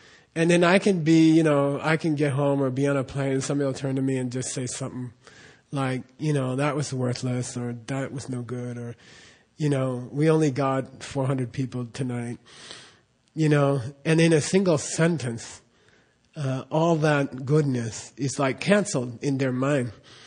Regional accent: United States; And I'm an American, and I'm proud of being an American.

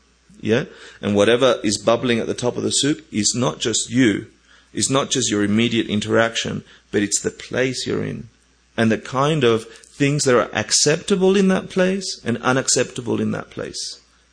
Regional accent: Argentina; Growing up in Argentina

